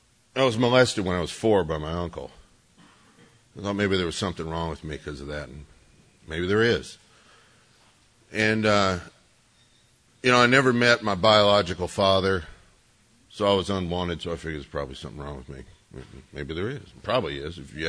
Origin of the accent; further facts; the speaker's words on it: Louisiana, United States; also born or lived in Groves, Texas; I was born in Groves, Texas, and raised in Louisiana. And I was raised Mormon